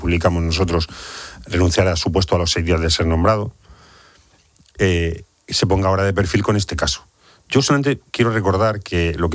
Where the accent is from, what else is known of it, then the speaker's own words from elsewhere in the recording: Cartagena, Region of Murcia, Spain; Yo lo vivo cada verano, cuando estoy en mi tierra, en Cartagena